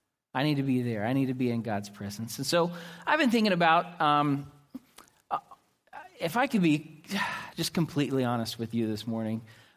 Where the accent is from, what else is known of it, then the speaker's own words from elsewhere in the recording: Oklahoma, United States; because I'm from Oklahoma as well